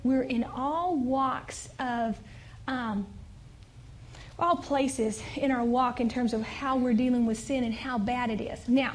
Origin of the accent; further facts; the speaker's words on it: the South, United States; Growing up in the South, lice had a stigma, okay?